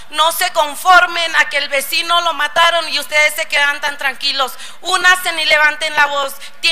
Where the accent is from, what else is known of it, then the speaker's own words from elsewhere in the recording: Ciudad Juárez, Chihuahua, Mexico; Vengo desde Ciudad Juárez